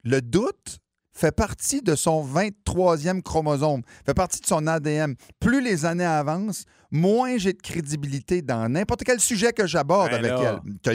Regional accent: New Brunswick, Canada; J'ai grandi au Nouveau-Brunswick.

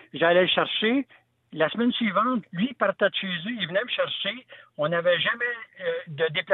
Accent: Saint-Hyacinthe, Quebec, Canada; Moi, je suis de Saint-Hyacinthe, je demeure à Saint-Hyacinthe, puis je travaille à Boucherville.

